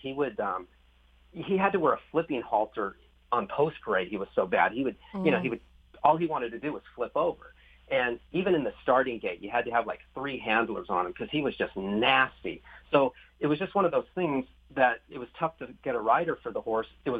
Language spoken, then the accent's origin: English; California, United States; ended up winning that race on a California bred named Campout, which is kind of funny, being that I was from California.